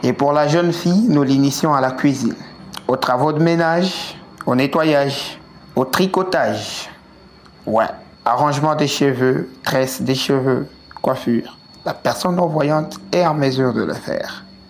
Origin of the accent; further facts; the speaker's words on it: Kolwezi, Lualaba, DR Congo; Ce sont des défis que nous avons en permanence ici chez nous au Congo, plus précisément dans la ville de Kolwezi.